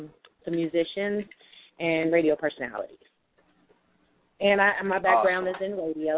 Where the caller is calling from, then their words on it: Dallas, Texas, United States; Okay, I'm calling in from Dallas, Texas.